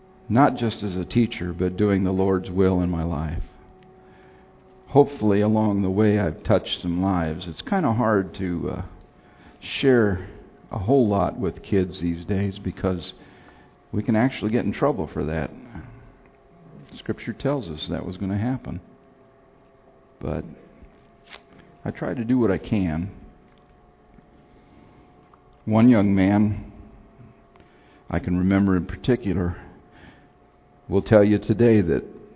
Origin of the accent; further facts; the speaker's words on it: Phoenix, Arizona, United States; I'm originally from Phoenix, Arizona. I grew up with Sandy.